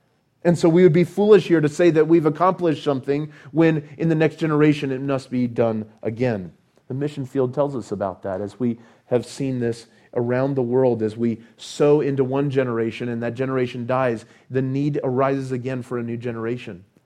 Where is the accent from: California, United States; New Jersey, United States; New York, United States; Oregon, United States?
California, United States; when I grew up in California, this happened every summer